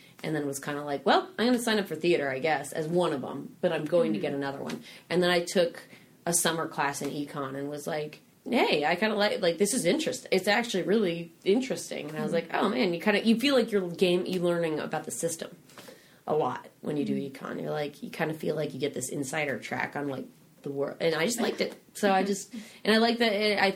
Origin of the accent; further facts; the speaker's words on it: Denver, Colorado, United States; now in Los Angeles, United States; I went home to, I'm from Denver. And then I saved up money and then packed up my little Jetta and drove on out